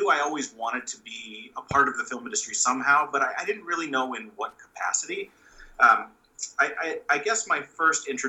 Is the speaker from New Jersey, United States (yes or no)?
no; Los Angeles, California, United States; some friends and I put together the little bit of money we had and the few connections we had growing up in Los Angeles